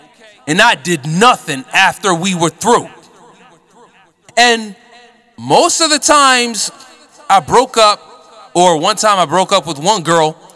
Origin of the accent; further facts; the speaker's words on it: United States; especially those ones who had natural hatred for Sydney because I'm an American